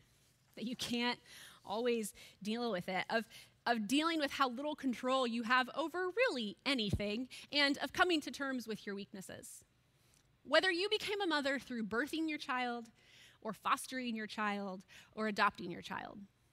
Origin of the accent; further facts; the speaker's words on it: Arizona, United States; Now, I was from Arizona, had the surgery done in Arizona, and going back to school in Indiana.